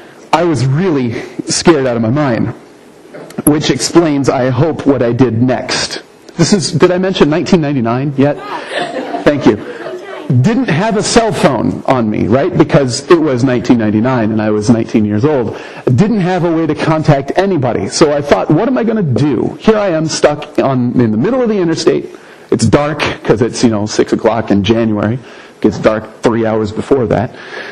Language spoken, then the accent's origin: English; Anderson, United States; I went to college about a half an hour drive north of my hometown, Anderson.